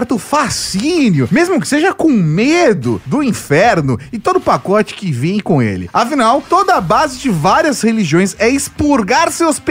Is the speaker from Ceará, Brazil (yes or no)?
no; São Bernardo do Campo, São Paulo, Brazil; born there; Porque eu também nasci em São Bernardo e também nasci em maio.